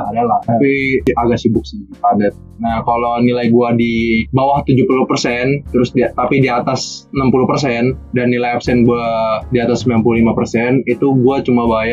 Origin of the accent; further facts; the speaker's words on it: Indonesia; now in China; Gue kan gua di teknik sipil gua kan cuma gua nih orang Indo, tapi gua di Cina itu ada juga banyak orang Indonya juga.